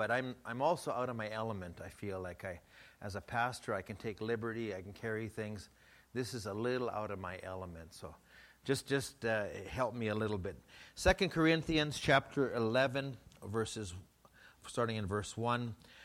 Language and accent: English; Edmonton, Alberta, Canada; I'm from Edmonton. That's easy to remember. Canada.